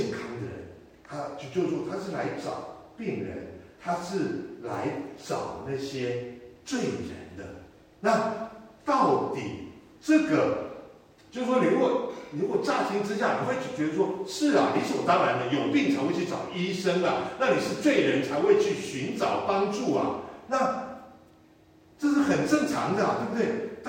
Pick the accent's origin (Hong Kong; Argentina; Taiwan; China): Argentina; 当然今天晚上我希望阿根廷赢啊，因为我是来自阿根廷的。